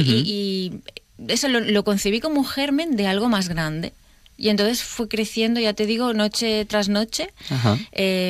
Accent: Valencia, Valencian Community, Spain; yo soy de Valencia y vivía en Valencia

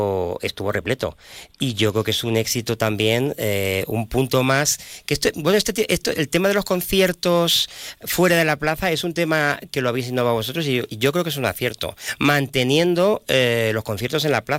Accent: Valdepeñas, Castilla-La Mancha, Spain; yo quizá porque soy de Valdepeñas y porque desde pequeño siempre tengo el recuerdo de ir

